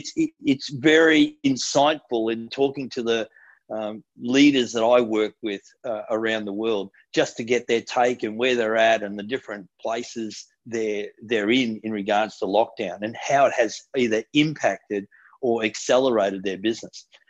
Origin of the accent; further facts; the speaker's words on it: Gold Coast, Queensland, Australia; This is Burleigh Beach, one of my favorite beaches that I grew up on the Gold Coast.